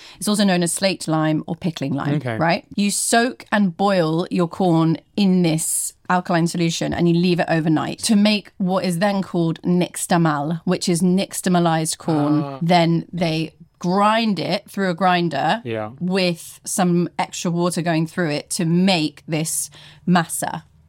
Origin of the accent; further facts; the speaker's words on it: United Kingdom; So they're not as we British people know tacos to be.